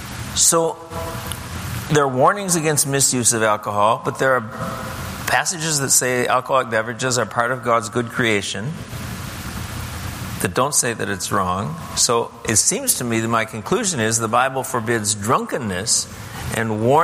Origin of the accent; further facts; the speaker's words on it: Wisconsin, United States; as the church I grew up in Wisconsin?